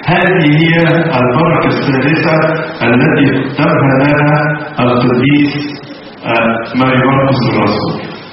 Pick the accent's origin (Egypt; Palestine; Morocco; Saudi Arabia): Egypt